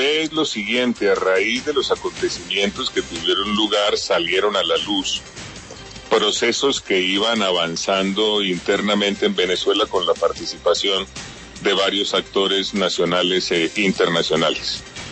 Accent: Colombia; muchos de estos asesinatos que deploramos como colombianos, que deploramos como gobierno

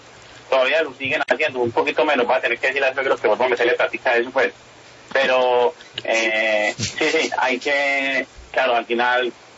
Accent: Urrao, Antioquia, Colombia; moved away; also born or lived in Italy; yo salí de Urrao y llegué a Italia. Y en Italia me adoptó una familia

